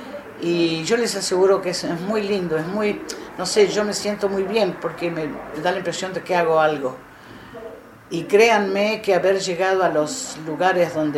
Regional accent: Argentina; now in Israel; Israel para mí es mi segundo país, es lo que me adoptó y me siento muy israelí. Aunque no olvido mi Argentina

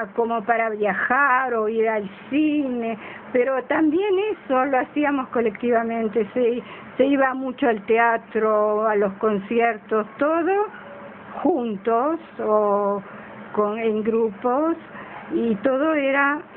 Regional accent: Uruguay; now in Israel; Yo vine de una sociedad de Uruguay en la que mi familia era una familia acomodada

